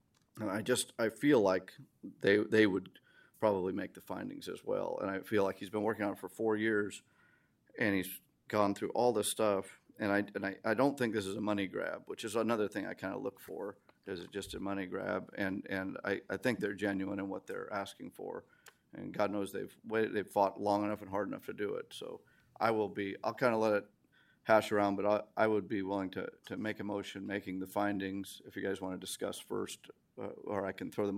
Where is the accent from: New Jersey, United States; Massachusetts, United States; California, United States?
California, United States; Sanger; I'm from Sanger.